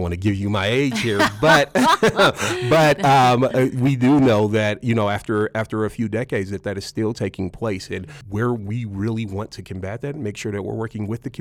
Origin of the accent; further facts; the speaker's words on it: Denver, Colorado, United States; I grew up in the Five Points area